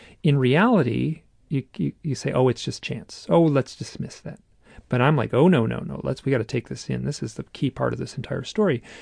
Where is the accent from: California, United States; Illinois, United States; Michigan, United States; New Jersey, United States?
Michigan, United States; I'm from Michigan and I'm just, you know, inherently, you know, polite and private and stuff like that.